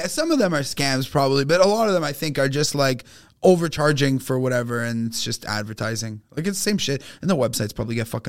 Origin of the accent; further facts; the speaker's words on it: Quebec, Canada; And then maybe it knew I was from Quebec or something.